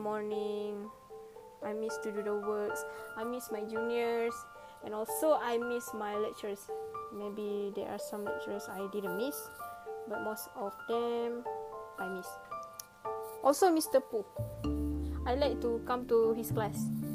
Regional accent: Malaysia; because at my hometown, Rauk, there's no Subway here

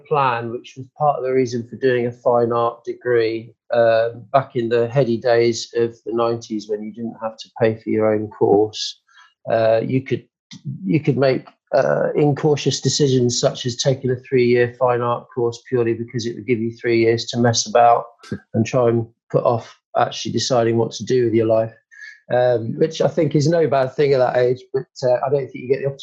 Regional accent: Harrow, London, United Kingdom; now in Sheffield, United Kingdom; So we moved to London. I grew up in Harrow in the end in Northwest London until I was ready to study.

